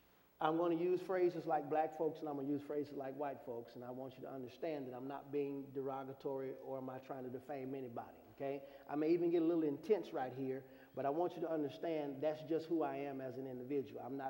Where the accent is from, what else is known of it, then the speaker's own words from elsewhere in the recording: St. Louis, Missouri, United States; when I grew up, and I grew up in St. Louis, and I grew up on the west side of the city